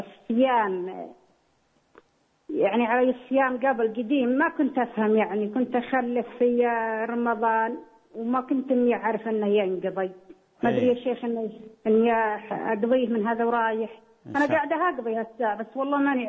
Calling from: Jordan; أنا من الأردن أنا

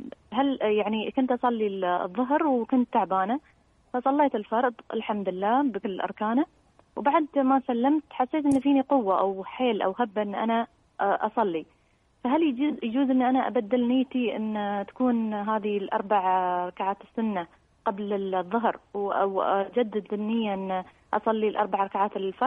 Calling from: Ajman, United Arab Emirates; من عجمان.

